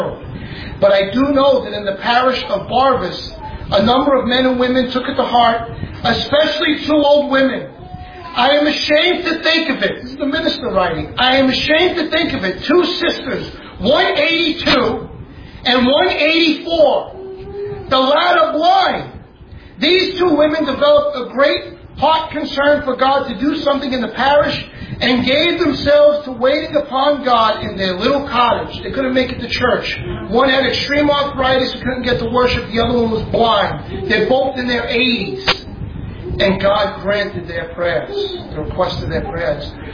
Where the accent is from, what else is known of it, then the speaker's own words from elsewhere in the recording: Brooklyn, New York, United States; accent: Brooklyn; The Hebrides, I hope with my Brooklyn accent, I'm getting it out correctly somehow.